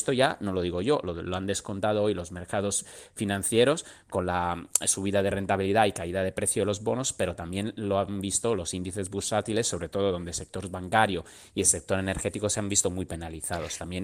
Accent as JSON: {"language": "Spanish", "country": "Italy", "second_language": "Spanish", "said": "yo soy italiano"}